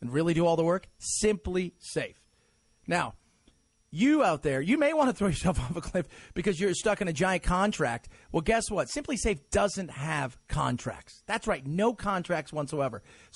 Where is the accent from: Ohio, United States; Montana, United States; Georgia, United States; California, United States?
Georgia, United States; Since I'm from Georgia